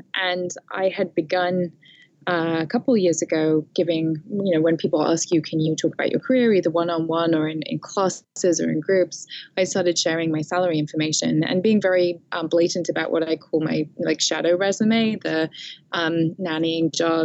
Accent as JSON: {"language": "English", "region": "Scotland", "country": "United Kingdom", "said": "I come from Scotland in the UK"}